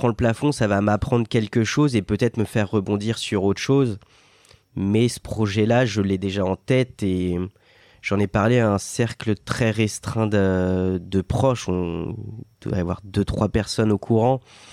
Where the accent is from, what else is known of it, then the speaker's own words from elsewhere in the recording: Pays de la Loire, France; Je viens de la Sarthe.